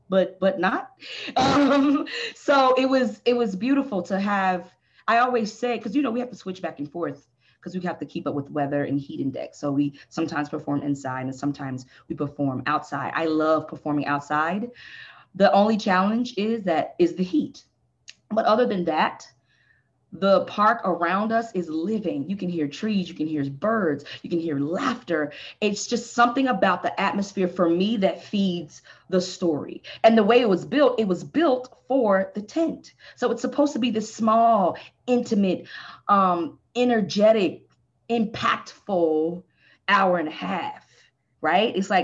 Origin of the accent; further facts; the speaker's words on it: Texas, United States; And I'm from Texas. And so I was raised Baptist Christian. And so tent revivals in the South are a very common thing in my culture.